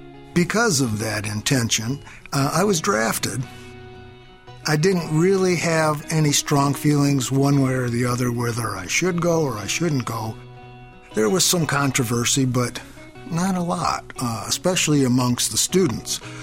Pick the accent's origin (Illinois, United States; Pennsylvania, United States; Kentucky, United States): Illinois, United States; Waukegan; I'm from Waukegan, Illinois. Waukegan was a real industrial town, very conservative.